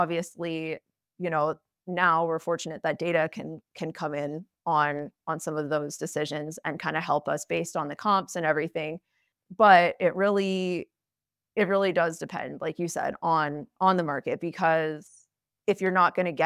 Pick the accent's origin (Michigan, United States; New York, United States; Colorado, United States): Colorado, United States; Steamboat Springs; and I'm from Steamboat Springs, Colorado.